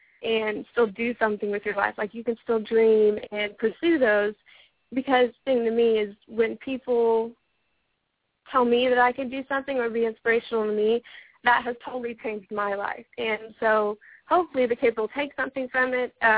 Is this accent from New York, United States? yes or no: no; San Antonio, Texas, United States; and I'm from San Antonio, Texas.